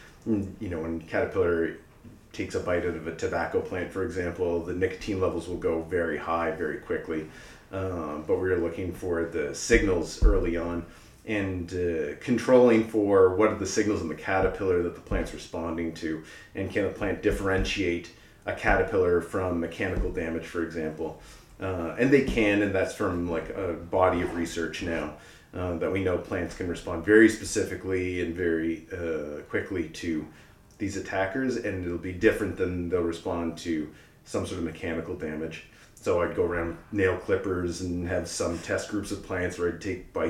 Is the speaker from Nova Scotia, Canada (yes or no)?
yes; Nova Scotia, Canada; moved away as an adult; now in Montreal, Canada; But I've been here for a long time. I think this is my 18th year. I came from Nova Scotia to study at McGill in biology originally.